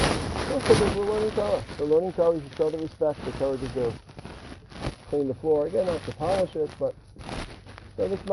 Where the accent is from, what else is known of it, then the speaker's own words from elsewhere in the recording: Brooklyn, New York, United States; I'm from Brooklyn. I'm a little bit of a rebel.